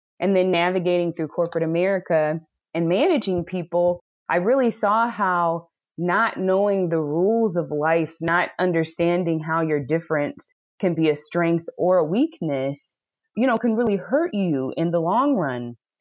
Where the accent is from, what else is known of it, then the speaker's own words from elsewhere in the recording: Minnesota, United States; So I'm born and raised in Minnesota, and that's a big part of my story of who I am growing up.